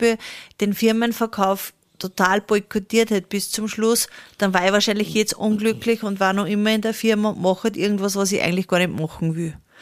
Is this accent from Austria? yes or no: yes; Upper Austria, Austria; Ich komme zwar aus dem Mühlviertel